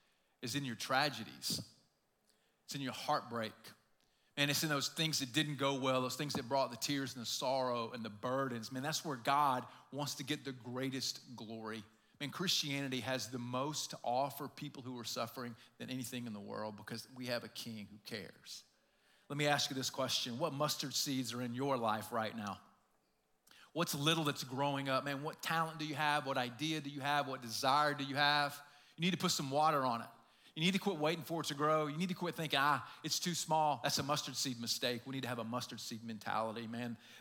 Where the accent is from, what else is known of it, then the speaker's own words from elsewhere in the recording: Southeast, United States; You guys heard of kudzu in the Southeast? Like, I grew up in the Southeast, and kudzu was just everywhere.